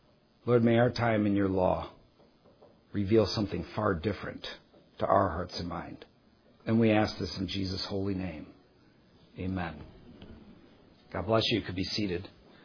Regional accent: England, United Kingdom; I'm an Englishman, you know. I can't be moved even by a pack of bees.

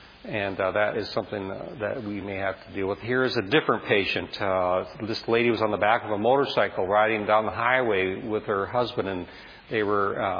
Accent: Bozeman, Montana, United States; And this is a picture from where we are from Bozeman.

